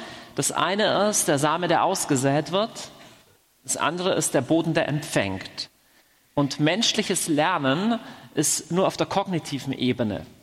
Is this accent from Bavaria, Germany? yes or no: yes; Augsburg, Bavaria, Germany; ich komme aus Augsburg.